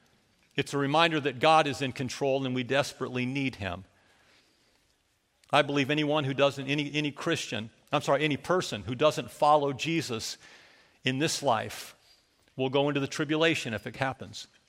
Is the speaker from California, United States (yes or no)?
yes; California, United States; I grew up in Southern California. Never felt one like that.